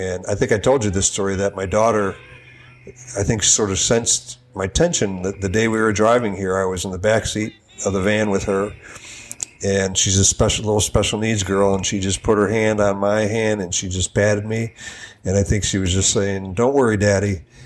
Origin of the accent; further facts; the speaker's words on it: Detroit, Michigan, United States; also born or lived in Dallas; now in Birmingham, United States; You know, I grew up in Detroit. I went to Dallas for a while, and I moved here.